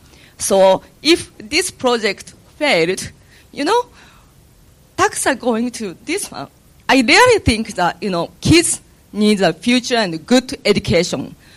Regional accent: Japan; English is a second language; So that's the reason even I come from Japan, and high population density places

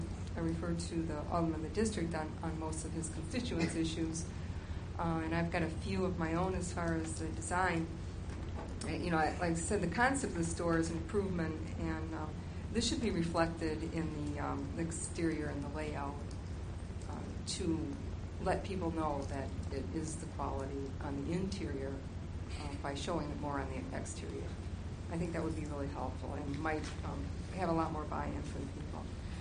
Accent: Michigan, United States; So I'm from Michigan, so I've shopped at a lot of Myers.

